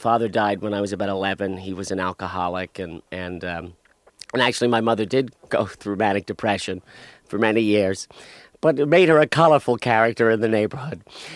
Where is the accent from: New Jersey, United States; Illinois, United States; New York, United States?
New Jersey, United States; Jersey City; I was born and raised in Jersey City.